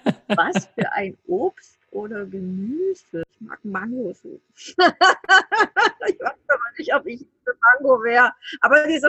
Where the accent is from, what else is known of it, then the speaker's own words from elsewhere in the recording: Bavaria, Germany; sage ich, bin aus Bayern, ich komme da nicht hin